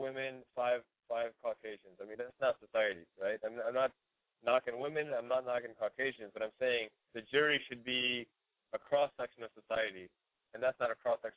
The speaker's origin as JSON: {"language": "English", "country": "United States", "said": "as an American, I love our Constitution."}